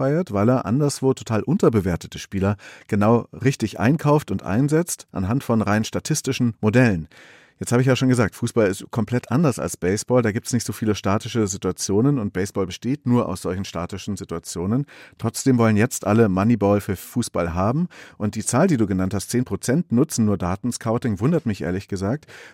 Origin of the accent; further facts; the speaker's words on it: Augsburg, Bavaria, Germany; born there; Und in Deutschland zum Beispiel der FC Augsburg, meiner Geburtsstadt übrigens.